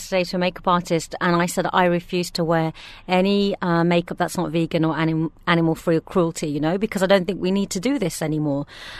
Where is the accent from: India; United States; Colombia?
India; And being Indian, we have a lot of vegetarian food, so it's not a massive issue.